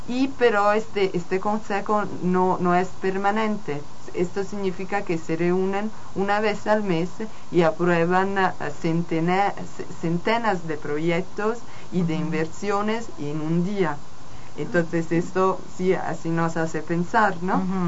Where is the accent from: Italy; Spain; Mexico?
Italy; Yo vengo de Italia